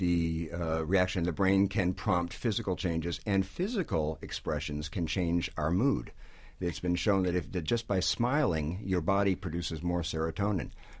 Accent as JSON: {"language": "English", "region": "California", "country": "United States", "said": "Well, I'm from California. I don't even notice them anymore."}